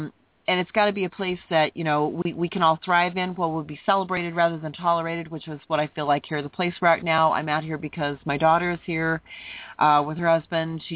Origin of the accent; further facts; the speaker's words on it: Wyoming, United States; also born or lived in Hawaii, United States; I was going to say, after I was born in Hawaii, my parents decided to move to Wyoming.